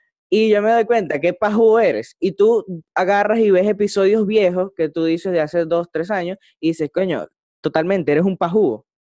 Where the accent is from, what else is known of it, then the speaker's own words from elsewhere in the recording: Venezuela; simplemente yo estoy aquí como un venezolano más huevón a pie.